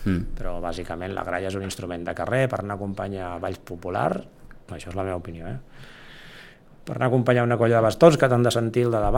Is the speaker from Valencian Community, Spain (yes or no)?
no; Sitges, Catalonia, Spain; ara passen els del meu poble, no? Uh-huh. El so aquest que tenim aquí a Sitges